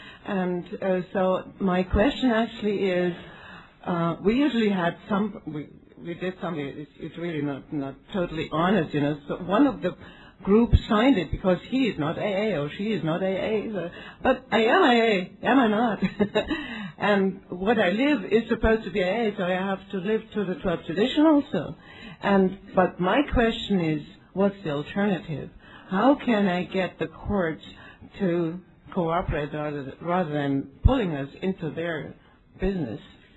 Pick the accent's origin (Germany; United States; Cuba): Germany; Munich, Bavaria; English is a second language; I'm an alcoholic, and I'm from Munich, Germany.